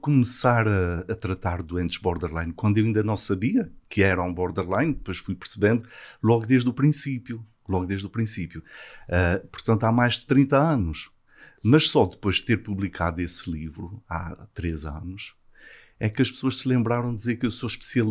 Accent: Azores, Portugal; accent: Azorean; moved away; com um bocadinho ainda de pronunciar açoriano ainda falo.

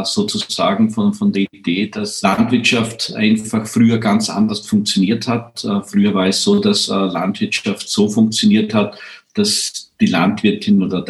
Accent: Frauenkirchen, Burgenland, Austria; Ich komme aus Frankenkirchen. Es liegt im Seewinkel im Osten Österreichs, ganz nahe an der ungarischen Grenze.

